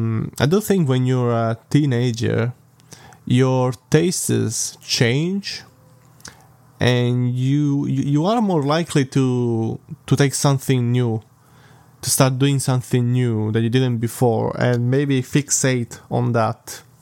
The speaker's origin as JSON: {"language": "English", "country": "Italy", "first_language": "Italian", "second_language": "English", "said": "initially, I would watch it in my native language, which is Italian. So I watched, you know, every Italian episode I could get my hands on by watching. I didn't even have access to Cartoon Network. We do have Cartoon Network in Italy"}